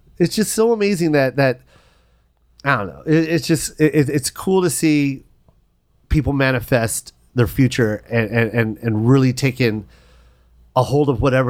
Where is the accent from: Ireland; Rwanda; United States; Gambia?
United States; Tacoma, Washington; I grew up in Tacoma